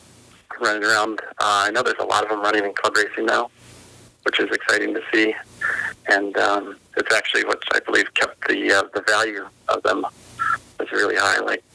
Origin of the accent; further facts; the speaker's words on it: Chicago, Illinois, United States; like growing up in Chicago, Mid Ohio was close too